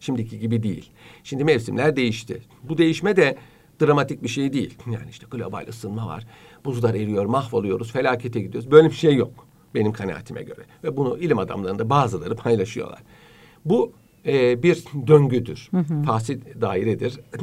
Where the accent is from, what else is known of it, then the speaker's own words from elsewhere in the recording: Ankara, Turkey; Ben Ankara'da büyüdüm mesela. Ama İstanbul'a geliş gidişim hiç eksik değil.